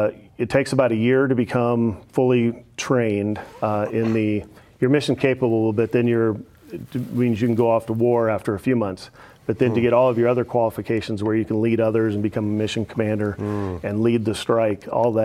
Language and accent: English; United States; we need to go kick somebody's ass for this because we're American.